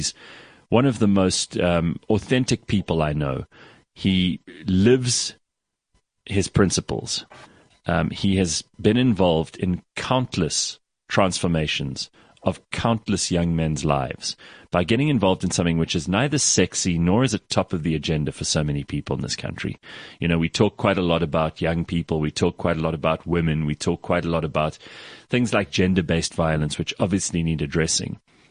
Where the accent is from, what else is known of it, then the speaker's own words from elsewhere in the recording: South Africa; It's our opportunity to kind of get on with being South African